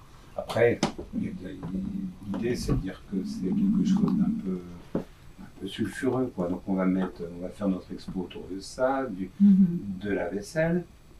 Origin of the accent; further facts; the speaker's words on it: Autun, Bourgogne-Franche-Comté, France; parce que je suis originaire d'Autun